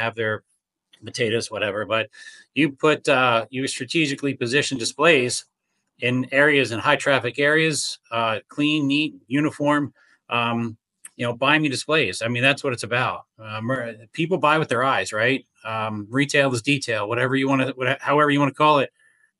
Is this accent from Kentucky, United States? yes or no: no; Pennsylvania, United States; now in Ithaca, United States; I'm from Pennsylvania, and I'm up here in Ithaca, New York now.